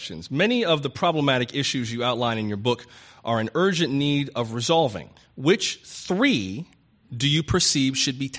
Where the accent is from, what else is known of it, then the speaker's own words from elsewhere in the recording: West Palm Beach, Florida, United States; You know, West Palm Beach is my hometown.